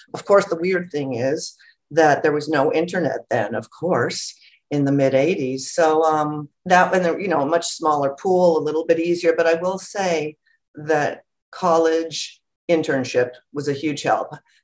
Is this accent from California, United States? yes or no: yes; Los Angeles, California, United States; I grew up in Los Angeles, which was, you know, turns out to be very fortunate for my career